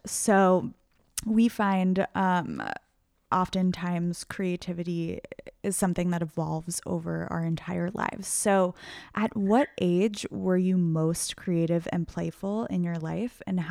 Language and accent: English; New York, United States; Doopie and I grew up in New York and we left a couple of years ago and went out to the West Coast and totally like forgot what that felt like.